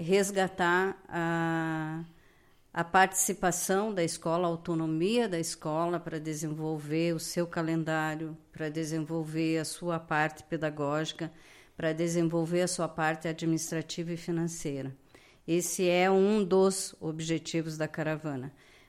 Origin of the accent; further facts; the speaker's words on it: Lagoa Vermelha, Rio Grande do Sul, Brazil; now in Vacaria, Brazil; Eu nasci aqui em Lagoa e... mais de 40 anos, moro em Vacaria.